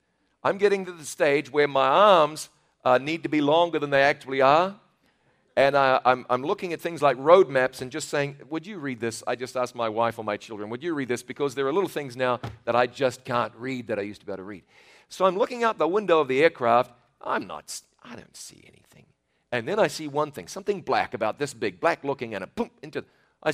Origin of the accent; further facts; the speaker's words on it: New Zealand; In exactly the same year, in New Zealand, my home country, we had a disaster in the Pike River.